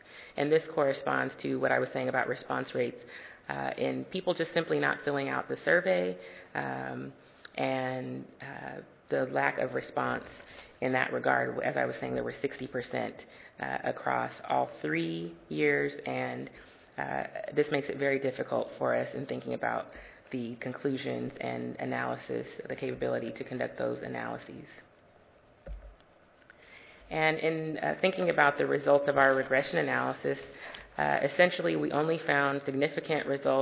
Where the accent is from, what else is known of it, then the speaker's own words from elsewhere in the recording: Seattle, Washington, United States; And I'm from Washington State. I mentioned I'm from Seattle, Washington.